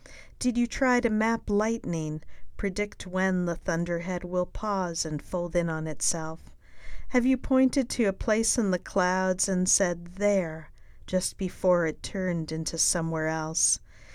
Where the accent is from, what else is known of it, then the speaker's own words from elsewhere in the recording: New Jersey, United States; growing up in New Jersey, where, although I lived in a housing development, I took long walks on my own